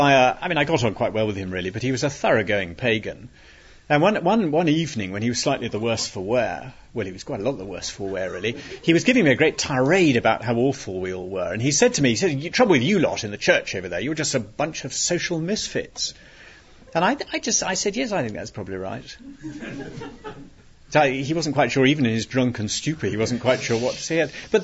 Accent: United Kingdom; don't go out now, because we're British and that would be embarrassing.

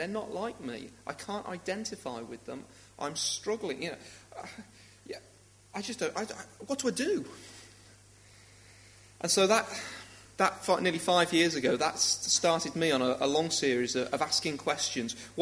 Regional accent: Liverpool, North West England, United Kingdom; I feel a little bit soiled by it today because I'm from Liverpool

